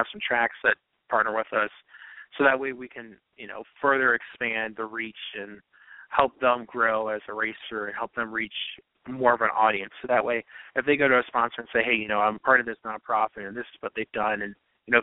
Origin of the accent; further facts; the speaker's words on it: Maryland, United States; So we're having a lawnmower race back in my hometown in Howard County, Maryland, which is halfway between Baltimore and D.C.